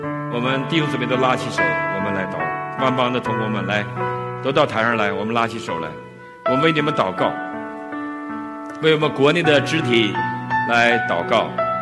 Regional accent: China; born there; 我生在中国，我生在这个苦难的民族

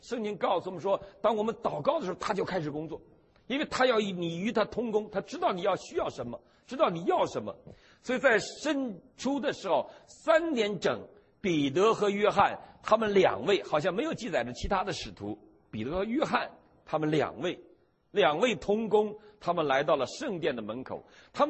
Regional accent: Northeast China, China; now in United States; 但是我也是东北人了，东北人都罪人啊。

